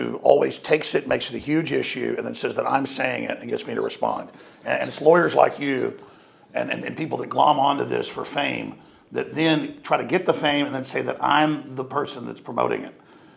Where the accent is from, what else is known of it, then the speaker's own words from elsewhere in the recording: Rockwall, Texas, United States; And so I think it's part of that process of me growing up in Rockwall, Texas, and watching the police steal drugs and then conduct anti-drug programs at the school.